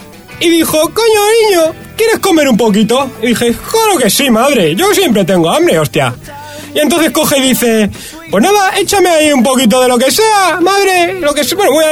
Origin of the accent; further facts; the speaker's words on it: Basque Country, Spain; los vascos somos vascos con dos cojones.